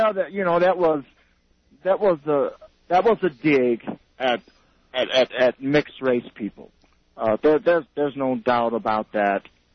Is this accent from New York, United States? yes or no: no; Alabama, United States; especially in the South, because I'm a Southern, I'm from Alabama, so I understand certain things.